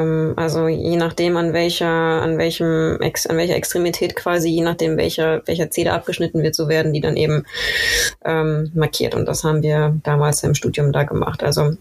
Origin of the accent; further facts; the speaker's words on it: Bielefeld, North Rhine-Westphalia, Germany; während meines Biologiestudiums, das ich an der Uni Bielefeld absolviert habe, in meiner Heimatstadt